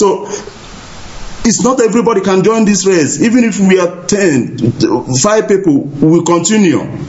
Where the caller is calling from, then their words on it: Germany; I'm calling from Germany.